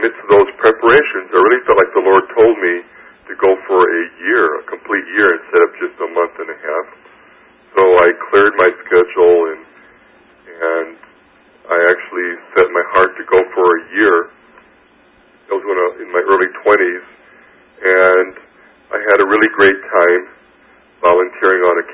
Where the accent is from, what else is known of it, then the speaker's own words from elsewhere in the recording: United States; And I grew up in the States, and I became a believer.